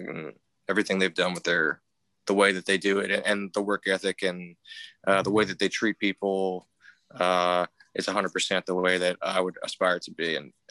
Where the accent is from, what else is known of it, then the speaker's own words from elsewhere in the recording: Lancaster, Pennsylvania, United States; label called CI Records, based out of Lancaster, Pennsylvania, or Lancaster, as you guys would say. My British accent. So, yeah. So that's where I grew up.